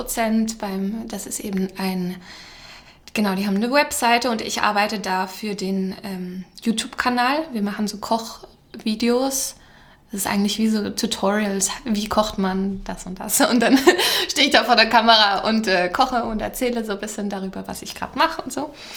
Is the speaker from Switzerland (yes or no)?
yes; Switzerland; accent: Swiss German; Ich verstecke das immer den Schweizer Dialekt.